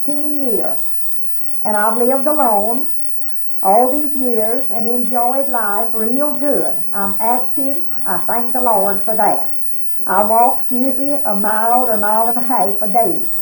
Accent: Atchison, Georgia, United States; I was born over in Atchison County, around Atchison, Georgia. Atchison, Georgia was my hometown.

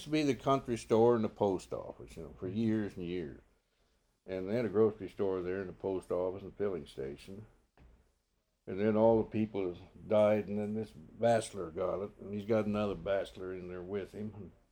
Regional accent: Wyoming, United States; also born or lived in Sheridan; I was born in Sheridan, Wyoming. And that was in November 23rd, 1916. So I never got too far where I was born. Like 75 miles.

